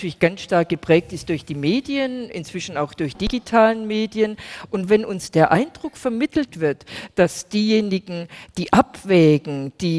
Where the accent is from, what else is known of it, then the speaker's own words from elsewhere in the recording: Baden-Württemberg, Germany; ich komme aus Baden-Württemberg